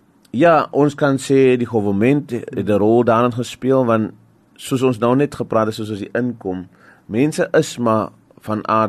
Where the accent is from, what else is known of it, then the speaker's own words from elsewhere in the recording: Mitchells Plain, Western Cape, South Africa; So ek kom van die Kaapse vlakte af, area genoem Westridge in Mitchells Plain. Ek was daar gebore, my pa het ingetrek daarso. Ek dink in die 1980, ek is gebore in 1982 en ek het groot geword daar.